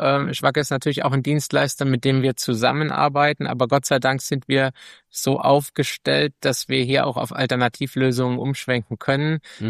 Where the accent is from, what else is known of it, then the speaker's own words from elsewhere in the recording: Siegen, North Rhine-Westphalia, Germany; ich bin 49 Jahre alt, bin verheiratet, habe einen 15-jährigen Sohn, komme aus Siegen, also das ist so in etwa 80 Kilometer weg von Gießen